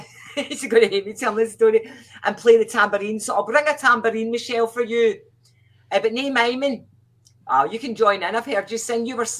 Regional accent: Scotland, United Kingdom; now in Australia; I know my accent's really, really strong, but I think, but I love that about the accent. I love that about me, that I'm so Scottish in Australia

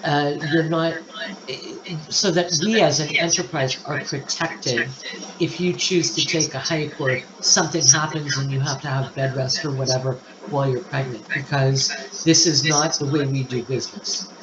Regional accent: Canada; because I'm in Canada, and as a Canadian, our programs are different than what you guys have in the U.S.

